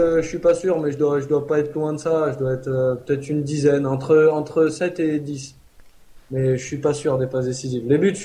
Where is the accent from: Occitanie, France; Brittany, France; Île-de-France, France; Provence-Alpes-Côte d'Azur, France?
Île-de-France, France; Paris; born there; je suis joueur des Chamois Niortais, je suis né le 8 septembre 88 et je suis né à Paris.